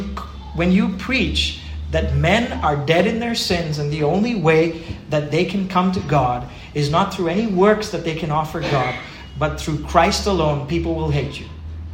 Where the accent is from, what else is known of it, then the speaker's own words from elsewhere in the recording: Pune, Maharashtra, India; I grew up in Pune, and it was, you know, this was all jungle before, and peacocks, and now suddenly it's IT parks and malls wherever there were trees.